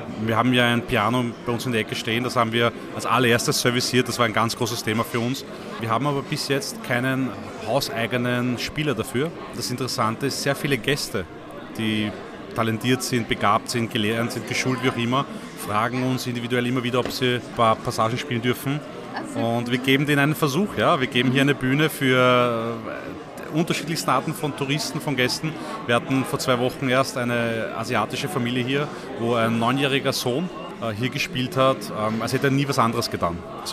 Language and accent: German; Vienna, Austria; Ich bin in Wien geboren und aufgewachsen